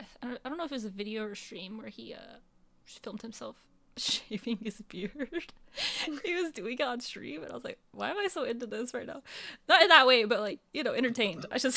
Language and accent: English; Arkansas, United States; moved away; even though I don't live in my home state anymore, I am from Arkansas.